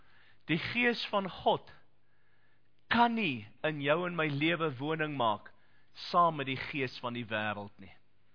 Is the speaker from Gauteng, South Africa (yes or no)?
no; Eastern Cape, South Africa; Waar ek vandaan kom in die Ooskaap praat ons van skollies.